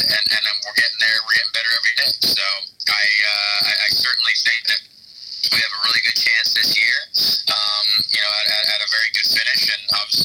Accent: Indianapolis, Indiana, United States; Well, it's my hometown. You know, I'm the only one in the field who's literally born in, you know, the north side of Indianapolis. So it's my home race, my hometown, a lot of family there, a lot of friends around.

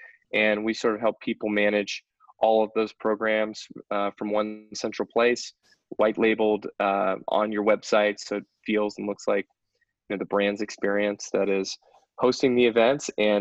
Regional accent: Tampa, Florida, United States; also born or lived in Europe / Salt Lake City; now in Palo Alto, United States; I grew up in Tampa, Florida, and we moved around Europe. I lived over there for about 6 years, and then I did high school just north of Salt Lake City

